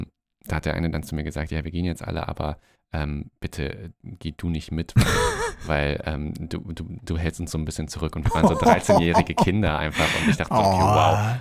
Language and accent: German; Paderborn, North Rhine-Westphalia, Germany; aber das gab es bei uns in Paderborn gar nicht die Möglichkeit, so Turmspringen